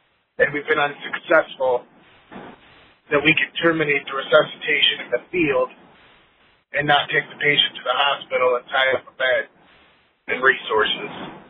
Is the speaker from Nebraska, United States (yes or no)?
no; California, United States; I'm from California.